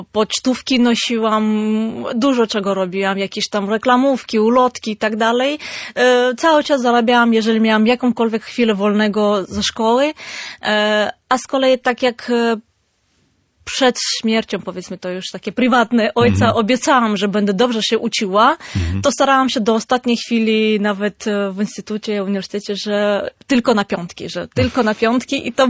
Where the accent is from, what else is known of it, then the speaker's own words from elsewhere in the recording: Armenia; born there; Polish is a second language; Nie jestem z prowincji, jestem z miasta. Urodziłam się w mieście.